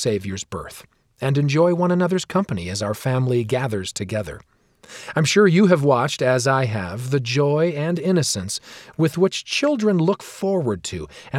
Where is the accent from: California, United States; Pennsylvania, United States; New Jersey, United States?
California, United States; I was raised near Los Angeles, California, USA, where our home was surrounded by orange groves.